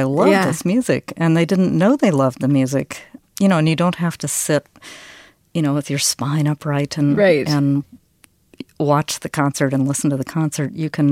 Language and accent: English; the South, United States; I'm from the South, so I understand protocol, you know, and following the rules and all of that stuff.